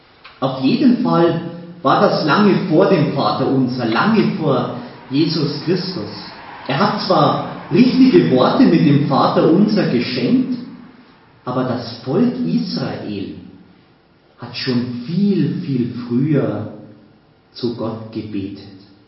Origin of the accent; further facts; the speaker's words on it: Berching, Bavaria, Germany; Gar nicht weit weg von hier in Berching, wo ich aufgewachsen bin